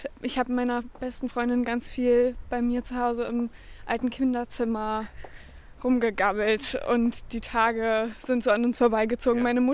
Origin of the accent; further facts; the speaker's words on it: Potsdam, Brandenburg, Germany; born there; now in Berlin, Germany; geboren bin ich aber in Potsdam.